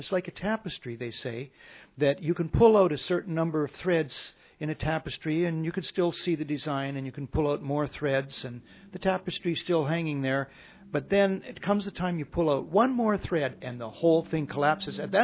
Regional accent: Canada; now in United States; although I'm a Canadian, that's a peculiar thing to think in this country, the United States of America

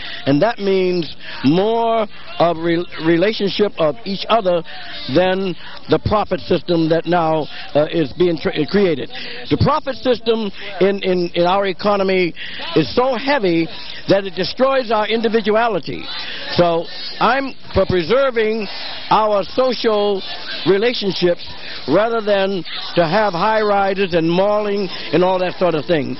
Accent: New Bedford, Massachusetts, United States; And I saw urban renewal destroy my hometown where I was brought up, and the only thing left there that reminds me of the area that I was born in, New Bedford

